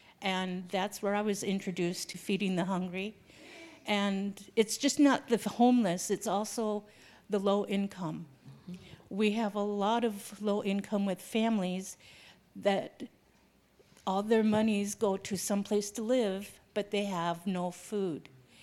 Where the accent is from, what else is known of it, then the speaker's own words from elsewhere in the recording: Fall City, Washington, United States; My story is a little different. We grew up in Falls City on the other side of the mountain.